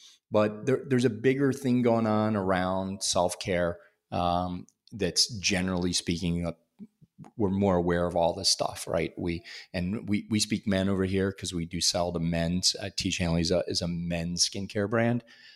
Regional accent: East Coast, United States; now in Chicago, United States; You know, I'm born and raised on the East Coast.

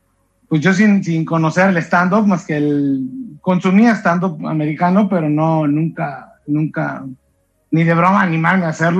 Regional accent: Colima, Mexico; also born or lived in Los Angeles; now in Fresno, United States; Yo soy nacido en Los Ángeles, pero criado orgullosamente, y lo digo siempre, cada que tengo oportunidad, en Colima, y entonces soy más colimense y colimota lo que este aspecto anglosajón traicione. Pero toda mi vida fue en Colima

